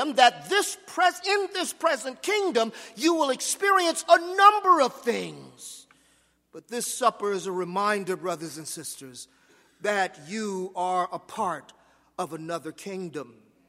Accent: Los Angeles, California, United States; I grew up in Los Angeles, and well, a lot of people who are not from Los Angeles don't really know about the city, but it was South Central.

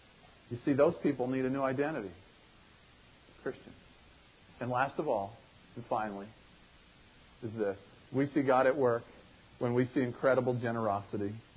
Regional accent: United States; It's not my primary identity is not that I'm an American. It's not that I'm white. It's not that I'm upper middle class.

